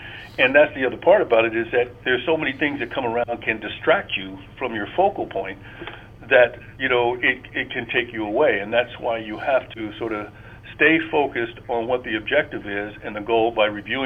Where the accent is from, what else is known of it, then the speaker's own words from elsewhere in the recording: Portsmouth, Ohio, United States; Well, I think the influences from my hometown, Portsmouth, it was a very good sports town.